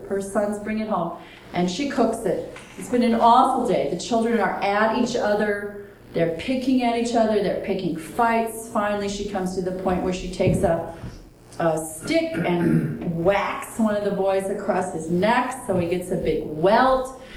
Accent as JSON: {"language": "English", "region": "Iowa", "country": "United States", "tie": "born or raised there", "said": "Now, I got to tell you, I grew up in Iowa."}